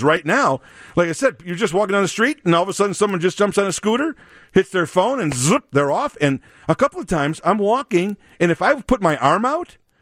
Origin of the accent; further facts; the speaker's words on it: Chicago, Illinois, United States; I'm from Chicago. We don't have these things here.